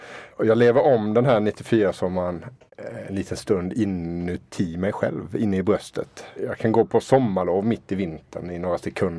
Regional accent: Småland, Sweden; Som vi smålänningar säger. Vi säger inte sommarhus, vi säger sommarstuga.

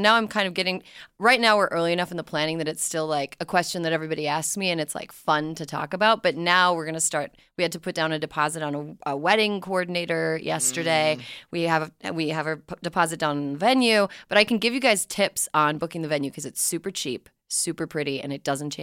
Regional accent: Minneapolis, Minnesota, United States; I'm from the Minneapolis area.

